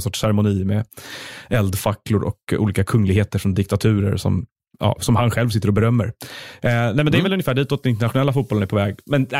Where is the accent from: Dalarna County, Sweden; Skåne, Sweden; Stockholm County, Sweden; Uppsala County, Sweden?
Stockholm County, Sweden; Stockholm; Men jag är också uppvuxen i Stockholm och i stan, så att jag har lite svårt att inte vara i stan.